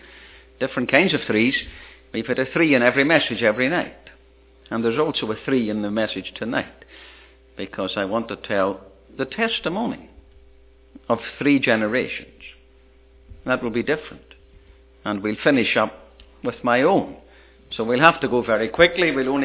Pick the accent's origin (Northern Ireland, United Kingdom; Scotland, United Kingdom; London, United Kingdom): Northern Ireland, United Kingdom; Ballymena; his mother paid for him to have an apprenticeship in the town, Ballymena, my hometown.